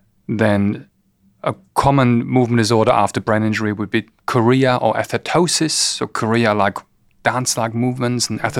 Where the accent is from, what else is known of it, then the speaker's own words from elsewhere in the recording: Germany; accent: German; English is a second language; moved away as an adult; now in Brisbane, Australia; As you might have realized from my accent, unless they fix it up, I'm German. But grew up in Germany and fell in love with a lovely Kiwi girl who tried to drag me to New Zealand via England. We kind of got stuck here.